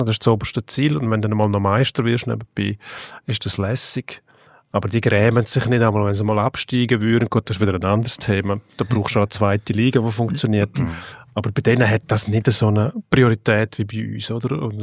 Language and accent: German; Switzerland; Und bei uns in der Schweiz habe ich das Gefühl, wir machen genau das Gegenteil.